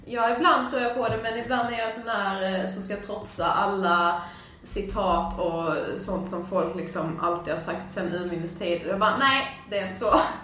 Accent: Karlshamn, Blekinge, Sweden; när vi flyttade hit och jag liksom verkligen insåg att okej, okay, jag har verkligen levt i en så trygg zon hemma i Karlshamn.

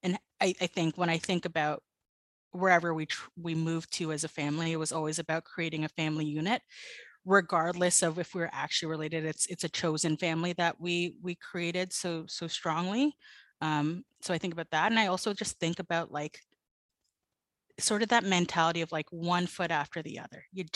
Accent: Toronto, Ontario, Canada; also born or lived in Vancouver; born in Vancouver, raised in Toronto.

